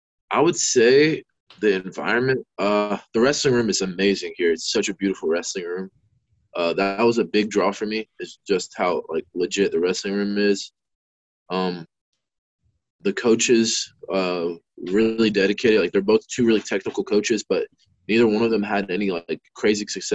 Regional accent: Kentucky, United States; Obviously, with it being in Kentucky, and I'm from Kentucky, so it was just I was very comfortable

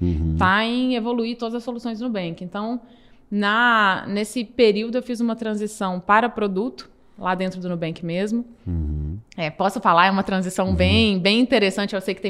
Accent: Belo Horizonte, Minas Gerais, Brazil; accent: mineiro; saí de BH, não sei se o pessoal vai reparar com o tempo que eu tenho um sotaque forte, mineiro também.

